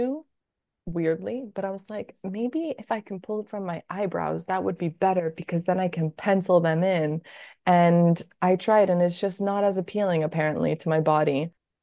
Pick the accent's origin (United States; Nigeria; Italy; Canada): Italy; English is a second language; moved away; I grew up in Italy and I didn't live there anymore.